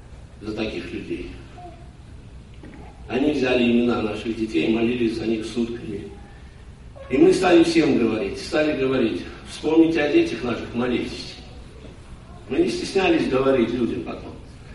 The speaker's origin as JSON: {"language": "Russian", "region": "Tashkent", "country": "Uzbekistan", "tie": "born or raised there", "said": "я знал, я вырос там, мы в Ташкенте, мы, у нас на улице она росла."}